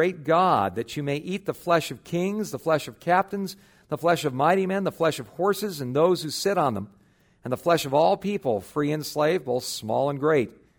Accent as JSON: {"language": "English", "town": "Los Angeles", "region": "California", "country": "United States", "tie": "born or raised there", "said": "Well, I remember growing up in West L.A. in the middle of the Cuban Missile Crisis back in the early 60s."}